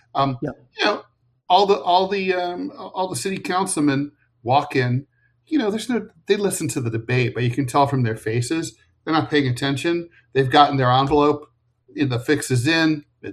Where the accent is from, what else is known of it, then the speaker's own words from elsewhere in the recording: United States; But it's embarrassing to me as an American.